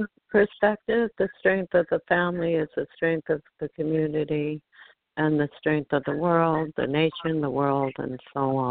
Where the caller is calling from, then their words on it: Rockaway Park, New York, United States; I'm calling from Rockaway.